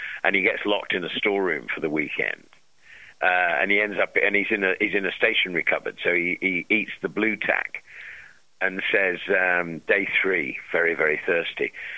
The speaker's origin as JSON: {"language": "English", "town": "York", "region": "Yorkshire and the Humber", "country": "United Kingdom", "tie": "born or raised there", "also_born_or_lived": "London", "accent": "cockney", "said": "I did. I moved to York when I was nearly four from Clapham Junction in London. I was a little cockney."}